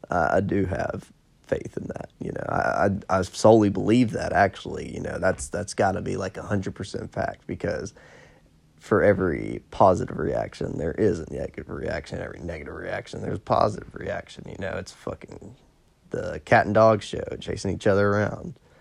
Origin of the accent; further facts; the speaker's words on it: Columbia, Tennessee, United States; now in Murfreesboro, United States; You know, I'm from Columbia, but when we moved to Murfreesboro